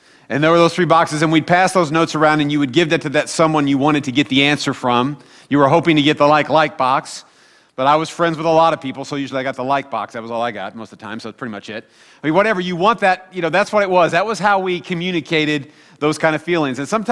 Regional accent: Midwest, United States; Now, I grew up in the Midwest, as many of you know, and I'm a Chiefs fan

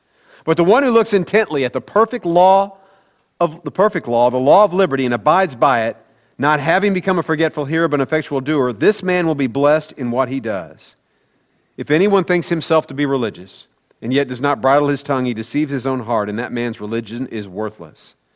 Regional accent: Midwest, United States; growing up in the Midwest and being a Royals fan

